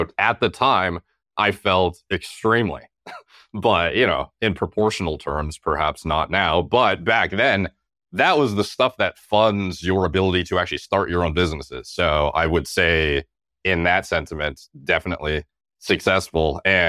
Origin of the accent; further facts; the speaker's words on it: Canada; So, you know, as a Canadian